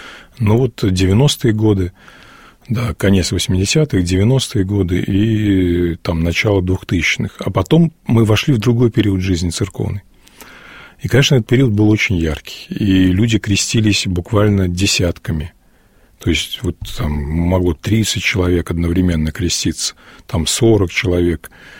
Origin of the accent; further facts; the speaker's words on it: Saint Petersburg, Russia; Я вырос в Ленинграде, родился в этом году